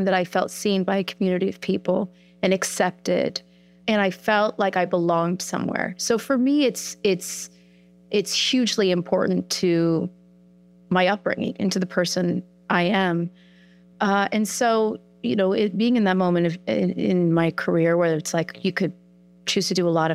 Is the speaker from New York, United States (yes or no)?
yes; New York, United States; Well, I'm a New Yorker. I live in New York.